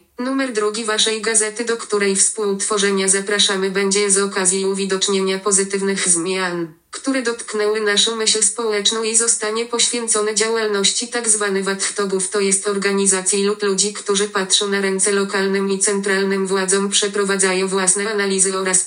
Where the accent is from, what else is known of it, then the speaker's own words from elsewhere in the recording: Gdynia, Pomeranian Voivodeship, Poland; Do dziś wielokrotnie mam okazję słyszeć w odpowiedzi na informacje, skąd jestem, o tym, że to musi być świetne mieszkać nad morzem, i to jeszcze w Gdyni.